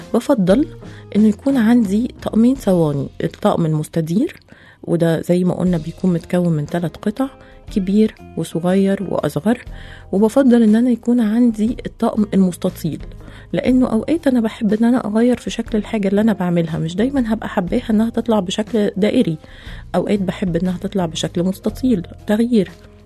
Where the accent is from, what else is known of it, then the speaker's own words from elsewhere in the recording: Egypt; وحتت كتيرة قوي عندنا في مصر ممكن نلاقي فيها أشكال حلوة قوي للمعالق دي